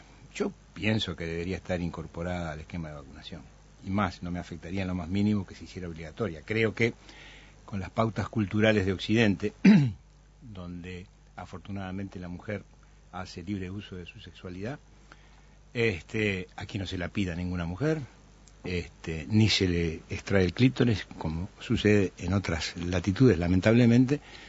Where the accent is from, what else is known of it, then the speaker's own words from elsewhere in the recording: Uruguay; somos así, somos uruguayos.